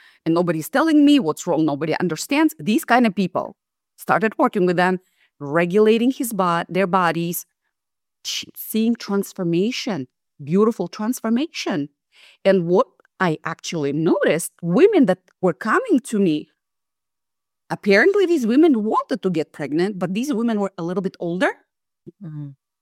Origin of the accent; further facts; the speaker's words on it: Russia; that in different countries, for example, I'm from Russia.